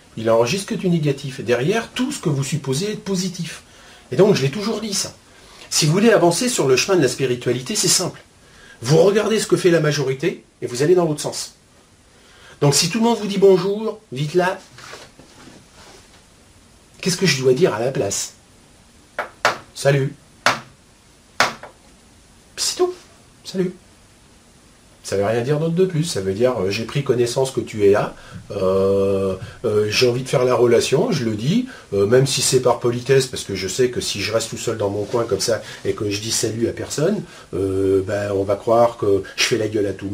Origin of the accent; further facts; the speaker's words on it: France; Moi, en tant que Français